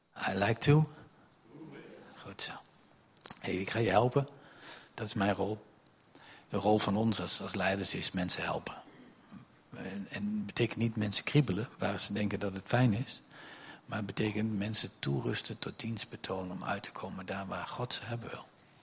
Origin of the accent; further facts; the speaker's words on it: Doetinchem, Gelderland, Netherlands; Wij komen uit Doetinchem.